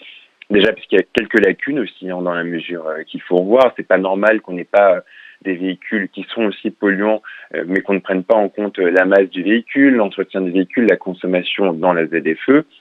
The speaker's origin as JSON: {"language": "French", "country": "France", "tie": "born there", "said": "Je suis français, je suis né en France, j'ai une mère noire, un père blanc, donc je suis métisse, mais c'est pas pour autant que je suis moins français que d'autres."}